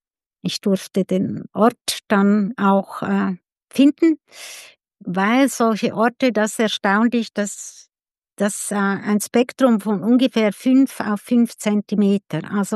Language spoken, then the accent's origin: German; Switzerland; Ich bin Schweizerin